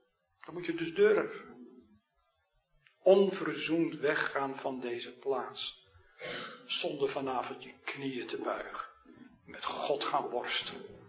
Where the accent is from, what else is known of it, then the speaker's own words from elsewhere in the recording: Harderwijk, Gelderland, Netherlands; Als die oude vrouw in de plaats waar ik opgegroeid ben in Harderwijk.